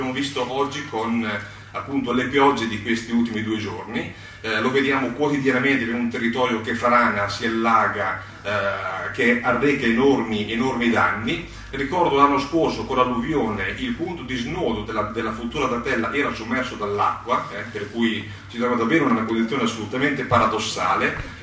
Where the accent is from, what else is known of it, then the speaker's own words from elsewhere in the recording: Emilia-Romagna, Italy; Io vengo dalla Bassa Modena